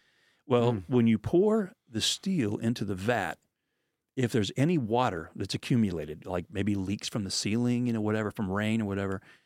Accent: Pennsylvania, United States; I grew up in Pennsylvania, and I started off like in the hills, the Appalachians. I love to hunt. I love to fish. I love to hike. And that's my roots.

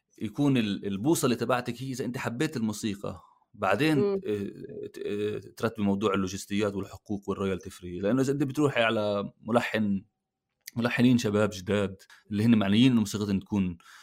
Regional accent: Northern District, Israel; أنا من شمال فلسطين أنا ابن الجليل طب أنا ثقافيا من ناحية كوزين ومن ناحية لهجة ومن ناحية موسيقى أنا كتير قريب على جنوب لبنان

